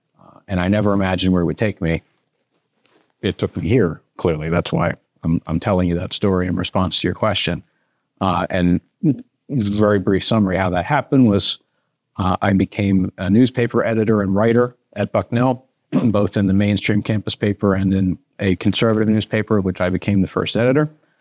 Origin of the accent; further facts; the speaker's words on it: Philadelphia, Pennsylvania, United States; I grew up in Pennsylvania, as you know, but I didn't grow up here. We're in the state capital of Harrisburg. I grew up in the Philadelphia area and pretty, you know, I think normal family.